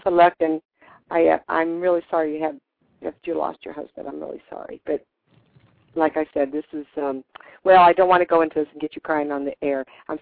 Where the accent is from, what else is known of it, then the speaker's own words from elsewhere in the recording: Fresno, California, United States; Okay, Darcy, I'm Fresno, California. You know I'm from California, everybody.